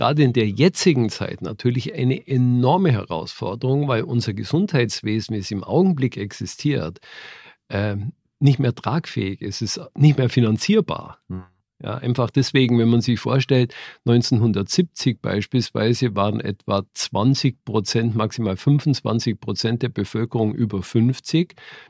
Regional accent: Augsburg, Bavaria, Germany; Ich bin geboren in Augsburg. Mhm. Und habe halt mein Abitur da auch gemacht. Dann habe ich Medizin studiert in Ulm und in Würzburg.

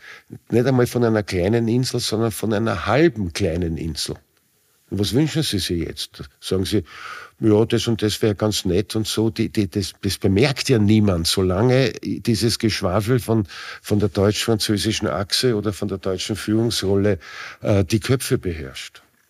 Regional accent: Vienna, Austria; Ich bin ein Wiener, ich kenne mich aus, auch im Umland von Wien, da bin ich aufgewachsen, das ist meine Heimat.

